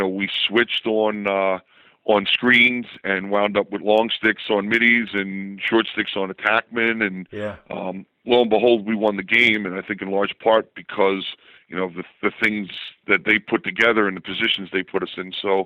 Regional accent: Hicksville, New York, United States; I mean, for me, growing up in Hicksville, you know, I thought Baltimore was a foreign country.

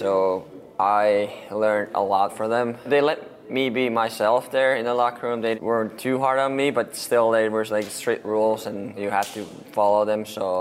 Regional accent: North Ostrobothnia, Finland; When I was just a little kid, I was just dreaming to play my hometown team and play in front of my own city.

